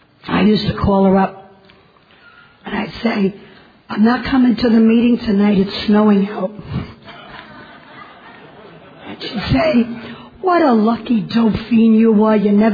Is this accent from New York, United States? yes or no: no; Hawaii, United States; with laryngitis, and I'm an addict from Hawaii.